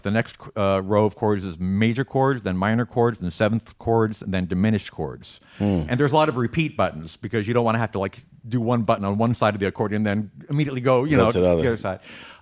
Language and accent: English; Lynwood, California, United States; Straight out of Linwood, yeah. In fact, Suge Knight went to my high school.